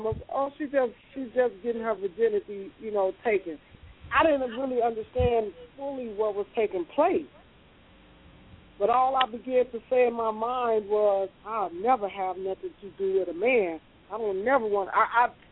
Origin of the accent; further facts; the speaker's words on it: Chicago, Illinois, United States; I grew up here in Chicago on the West Side.